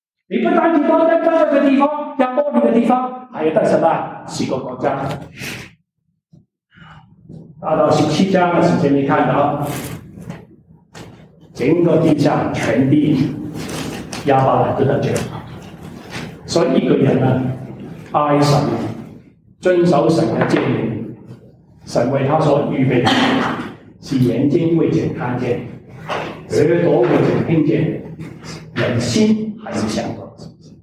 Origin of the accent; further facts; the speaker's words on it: China; 我们是中国人